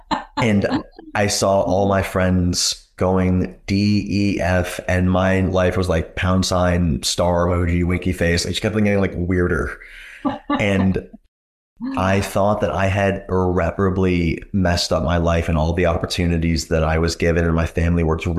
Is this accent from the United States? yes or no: yes; Northeast, United States; I'm from the Northeast, come from a Jewish background. I went to a prep school.